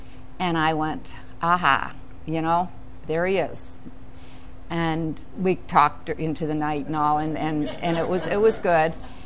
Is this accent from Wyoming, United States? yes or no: no; New York, United States; I grew up in New York, and 18 was the legal drinking age.